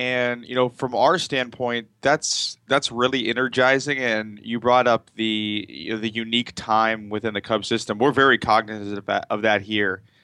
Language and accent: English; Dallas, Texas, United States; You know, I come from Dallas, Texas, and the Rangers always did a fan fest.